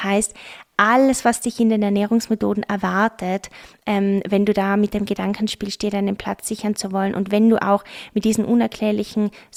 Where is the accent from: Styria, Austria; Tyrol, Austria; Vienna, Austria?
Tyrol, Austria; natürlich Kaiserschmarrn als Tiroler Madel, darf man das natürlich nicht vergessen.